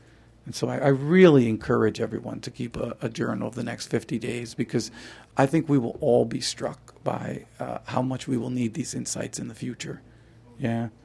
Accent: New Jersey, United States; I'm from New Jersey, so the Heights nationalism is astonishing.

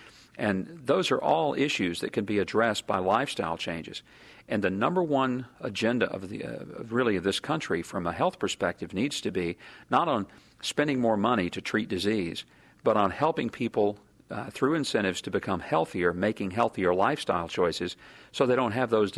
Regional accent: the South, United States; And growing up poor and growing up in the South, where we fry all our foods, we pour gravy on top of them.

